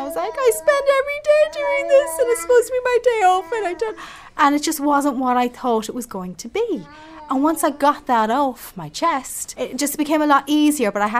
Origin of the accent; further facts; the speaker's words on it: Ireland; Because I was the woman, that was my job. And that as an Irish, that's what I believed I should be doing.